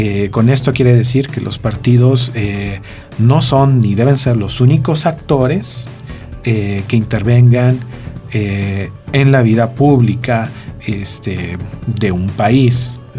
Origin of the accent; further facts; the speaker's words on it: Mexico; Todos los que somos mexicanos y tenemos al menos 18 años